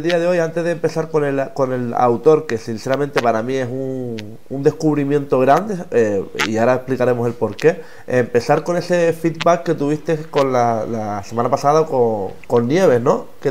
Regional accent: Canary Islands, Spain; ella está en mi ciudad de origen, ¿verdad? Donde yo soy, me considero más obrero y demás, me considero en Canarias

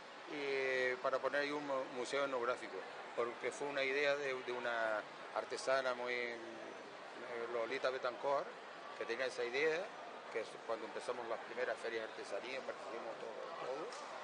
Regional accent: Canary Islands, Spain; como soy de Fuerteventura, nadie me atiende, ¿sabes?

